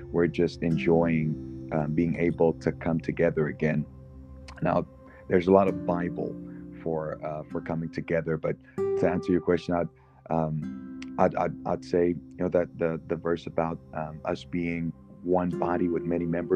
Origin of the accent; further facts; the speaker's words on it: Netherlands; also born or lived in Ghana; I'm 27 years old, and I live in the Netherlands. I was born in Ghana originally, where my parents went to the United Pentecostal Church. And when we moved to the Netherlands, we found the same church